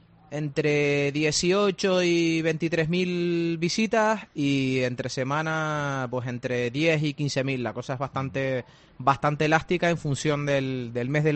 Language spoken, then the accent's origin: Spanish; San Cristóbal de La Laguna, Canary Islands, Spain; Yo tengo una teoría, yo soy de La Laguna y tenía mucha poca práctica en la gestión de espacios turísticos